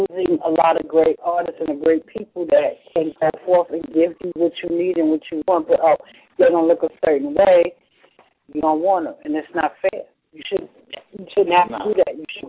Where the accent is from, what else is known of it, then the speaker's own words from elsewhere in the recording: Harlem, New York, United States; Oh, you went to Morris. I grew up in Harlem.